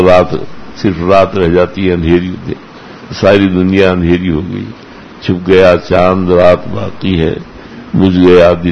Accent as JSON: {"language": "Urdu", "town": "Pratapgarh", "region": "Uttar Pradesh", "country": "India", "tie": "born or raised there", "said": "پرتاپ گڑھ میرا ضلع ہے."}